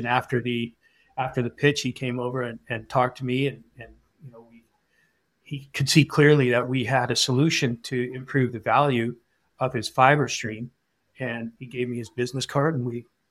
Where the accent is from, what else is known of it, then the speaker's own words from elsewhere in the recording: Wilcox, Saskatchewan, Canada; which I'm from Wilcox, Saskatchewan, by the way, very far from Regina.